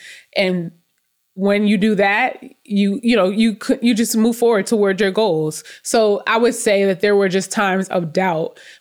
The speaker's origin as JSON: {"language": "English", "region": "New York", "country": "United States", "said": "I'm from New York, and my first year of middle school, I actually went to middle school in another state because my mother got a job in another state"}